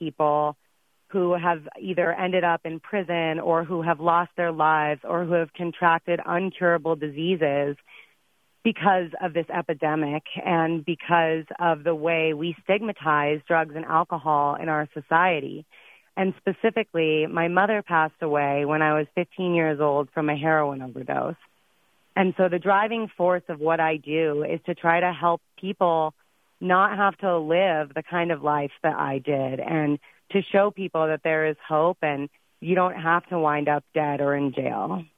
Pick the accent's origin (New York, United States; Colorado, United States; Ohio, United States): Colorado, United States; Carbondale; Well, I was raised in Carbondale, Colorado, and my mother was an alcoholic the entire time I was growing up and going to school here.